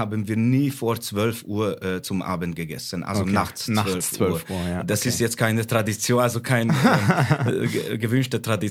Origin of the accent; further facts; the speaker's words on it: Hungary; German is a second language; now in Nufringen, Germany; Ja, ich bin in Ungarn aufgewachsen. Vielleicht hört man meinen Akzent.